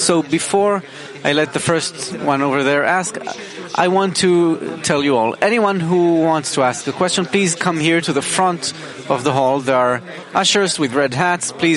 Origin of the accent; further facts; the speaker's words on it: Netanya, Central District, Israel; Hello, everyone. … from Netanya.